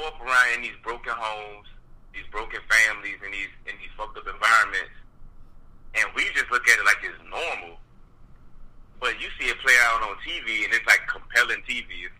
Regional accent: Newport News, Virginia, United States; I'm from Newport News, Virginia. And the biggest public school is Hampton High School and Beacon High School.

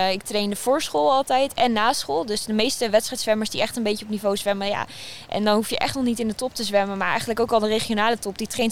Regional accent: Epe, Gelderland, Netherlands; ik kom uit Gelderland, uit Epe. Klein dorpje tussen Apeldoorn en Zwolle. Dat heeft zelf geen zwembad.

